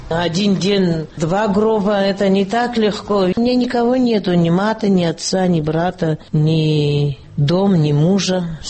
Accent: Gagra, Abkhazia, Georgia; я из Гагры сама, находились мы в Гагры.

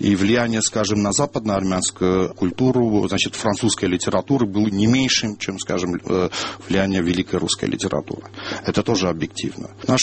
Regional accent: Armenia; все-таки мы, армяне, старались как-то создавать культуру более подходящую

